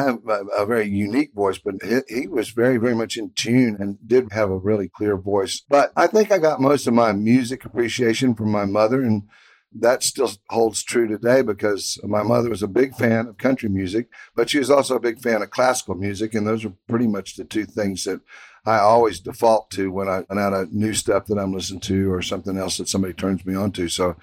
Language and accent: English; Houston, Texas, United States; So that was kind of a big part of the excitement about growing up in Houston.